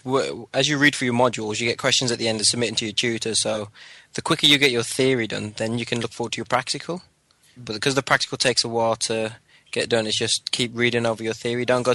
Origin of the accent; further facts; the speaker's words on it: Fleet, South East England, United Kingdom; I come from Fleet, which is about 40 minutes away, and I'm 20 years old